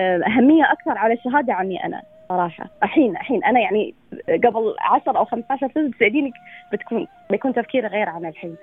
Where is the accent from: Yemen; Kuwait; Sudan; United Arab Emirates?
United Arab Emirates